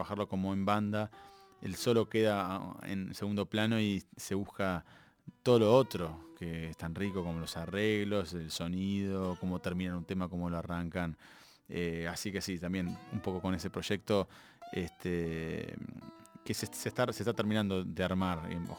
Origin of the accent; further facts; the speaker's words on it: Uruguay; moved away; tanto Beto como yo somos uruguayos y tenemos la facilidad de contar con familia y amigos y casa allá